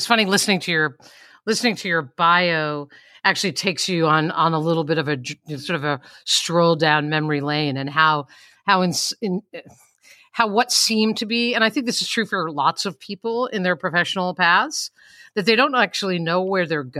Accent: Amityville, New York, United States; I grew up in Amityville, like of the Amityville horror on Long Island.

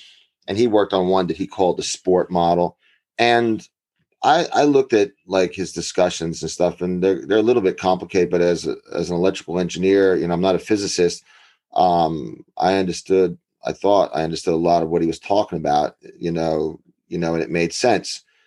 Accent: New Jersey, United States; Well, you know, growing up in New Jersey, you know, I had a stepfather

